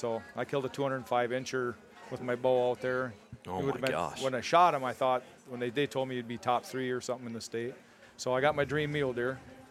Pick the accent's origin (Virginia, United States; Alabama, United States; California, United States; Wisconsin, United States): Wisconsin, United States; we grew up in Wisconsin where I got an 82-acre lease that I hunt